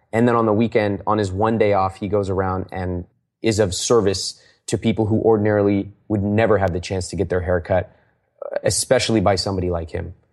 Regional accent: India; So let me give you some examples of things that I talk about as an Indian person.

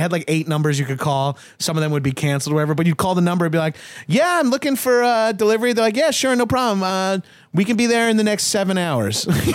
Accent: New York, United States; I live with all New Yorkers. Like, we're all from Staten Island and Long Island

